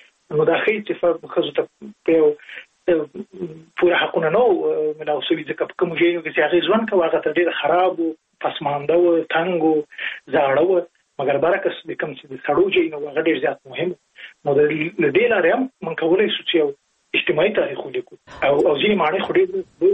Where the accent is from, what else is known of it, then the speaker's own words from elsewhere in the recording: Jalalabad, Nangarhar, Afghanistan; زه په جلال آباد کې لوی سوې